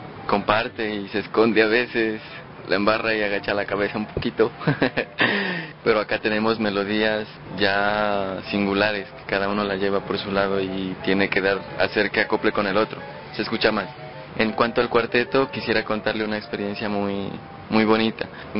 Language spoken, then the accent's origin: Spanish; Nariño, Colombia; En mi pueblo había mucha música en cuanto a las fiestas, el disfrute.